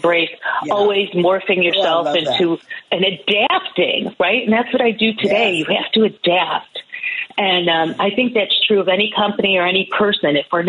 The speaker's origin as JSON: {"language": "English", "town": "Westchester", "region": "Illinois", "country": "United States", "tie": "born or raised there", "said": "I grew up in Westchester, Illinois, and just west of the city."}